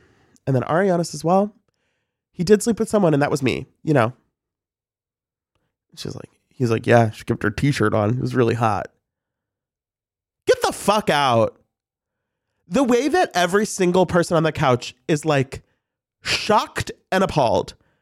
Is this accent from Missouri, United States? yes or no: yes; St. Louis, Missouri, United States; I'm from St. Louis. That is like one of the most iconic places in the city.